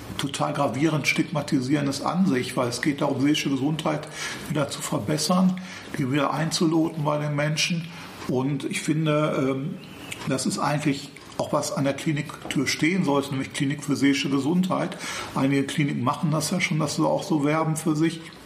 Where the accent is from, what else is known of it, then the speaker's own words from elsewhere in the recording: Dortmund, North Rhine-Westphalia, Germany; ich komme ursprünglich aus Dortmund